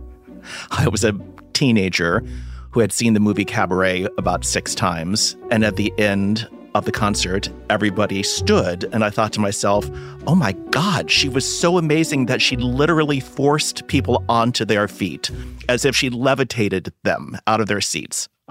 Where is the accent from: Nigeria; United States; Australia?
United States; Washington, District of Columbia; I grew up in the Washington, D.C. area.